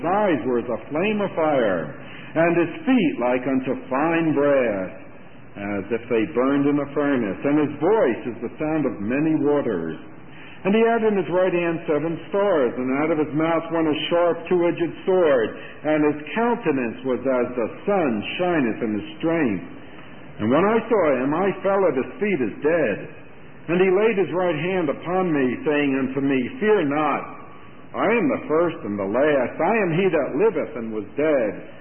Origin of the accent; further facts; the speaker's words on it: New Jersey, United States; I'll say I'm from New Jersey, from Woodside Chapel in New Jersey.